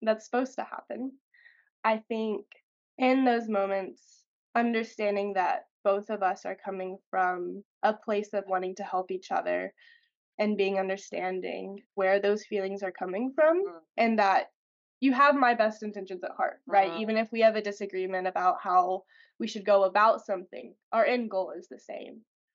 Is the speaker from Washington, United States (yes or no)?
no; Arkansas, United States; We're both from Arkansas, right?